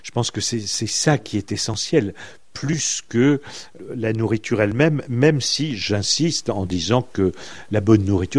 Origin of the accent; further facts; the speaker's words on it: Grand Est, France; Moi, je suis de l'Est de la France, et enfant, les cadeaux, c'était